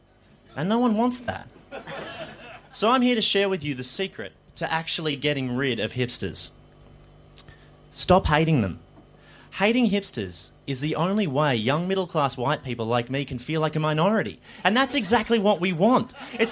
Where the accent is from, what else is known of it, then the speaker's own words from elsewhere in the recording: Melbourne, Victoria, Australia; I try not to blame myself, but I grew up in Melbourne.